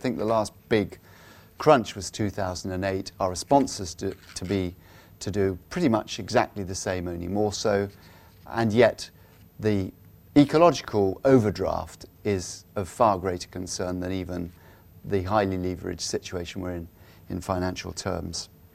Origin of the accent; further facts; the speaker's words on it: Salisbury, South West England, United Kingdom; in my hometown of Salisbury, going to the cathedral for evensong